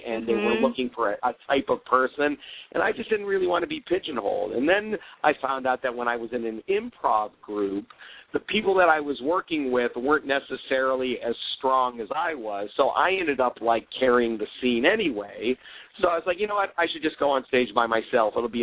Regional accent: Cleveland, Ohio, United States; I grew up in Ohio. I'm from Cleveland, Ohio, and I was a theater major in college.

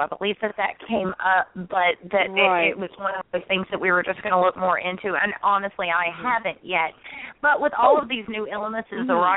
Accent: United States; accent: southern; my excuse is my southern accent.

